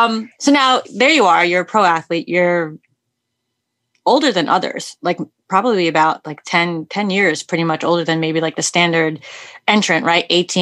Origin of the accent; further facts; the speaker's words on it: New York City, New York, United States; and I guess because I come from New York City, it's kind of like, I don't know, it's every day.